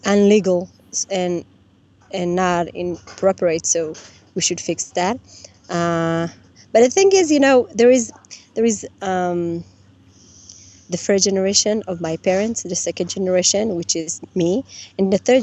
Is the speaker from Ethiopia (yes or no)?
yes; Ethiopia; English is a second language; now in Israel; I grew up, because I was born in Ethiopia, I grew up with knowledge of, and it's not only knowledge, I was there.